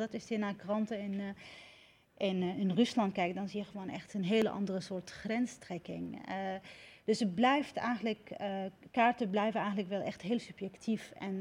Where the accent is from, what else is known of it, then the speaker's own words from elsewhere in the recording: Syria; Dutch is a second language; voor mij ook als Syriër was het anders.